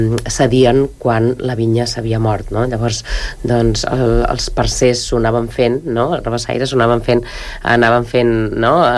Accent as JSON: {"language": "Catalan", "region": "Catalonia", "country": "Spain"}